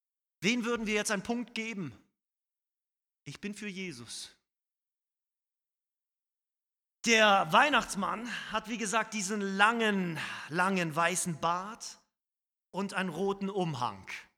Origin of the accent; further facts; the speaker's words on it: Northern Germany, Germany; ich komme aus dem Norden, da reden wir nicht um heißen Brei